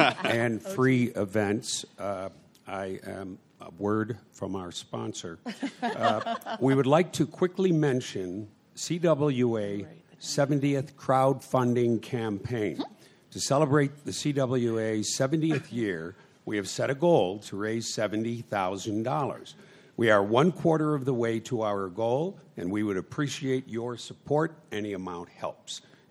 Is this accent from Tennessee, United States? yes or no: no; Chicago, Illinois, United States; I'm from Chicago, where politics is sport.